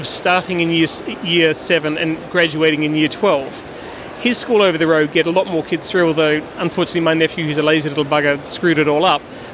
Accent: Australia; I come from Australia where almost 40% of kids go to private schools.

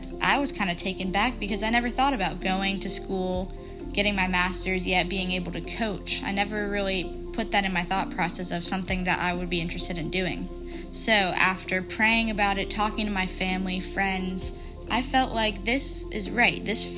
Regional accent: Winter Haven, Florida, United States; Now, I'm originally from Winter Haven, Florida, a small town about 40 minutes outside of Orlando.

